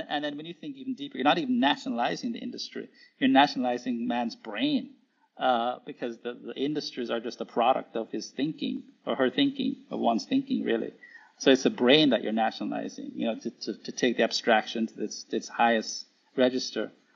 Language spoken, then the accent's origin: English; Jamaica; I was born and raised in Jamaica, so which is a third world country.